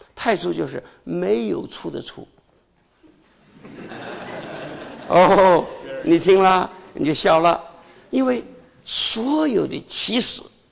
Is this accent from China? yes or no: yes; Zhejiang, China; 河南的这个不是这个浙江，就是我老家的鱼